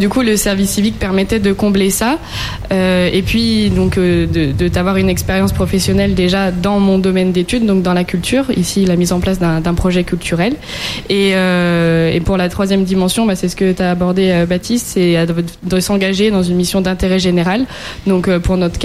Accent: Lyon, Auvergne-Rhône-Alpes, France; Oui, alors moi je suis lyonnaise de base

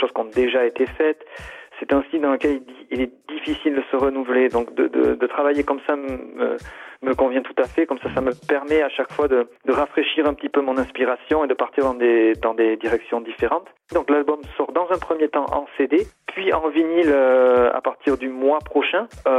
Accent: Nouvelle-Aquitaine, France; moi, je viens de la région du Pays Basque

